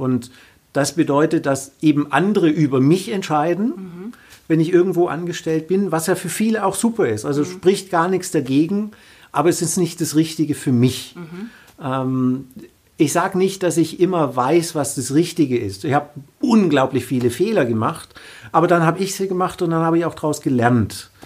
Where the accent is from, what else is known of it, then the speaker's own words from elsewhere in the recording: Bietigheim-Bissingen, Baden-Württemberg, Germany; also ich komme aus der Nähe von Stuttgart ursprünglich, in Bietigheim